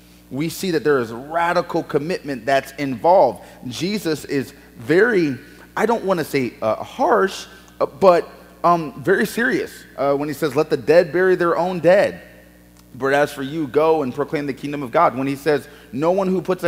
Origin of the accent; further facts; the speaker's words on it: the South, United States; I rarely get north of the Mason-Dixon line. I am a Southerner